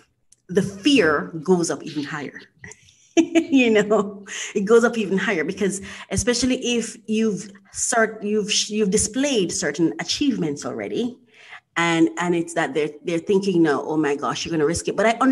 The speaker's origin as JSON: {"language": "English", "country": "Jamaica", "said": "I'm Jamaican, I'm an entrepreneur here"}